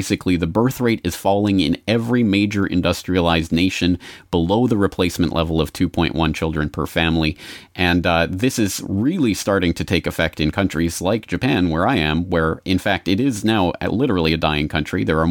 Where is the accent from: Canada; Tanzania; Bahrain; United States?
Canada; I'm from Canada. It's a huge country, but only 30 million people.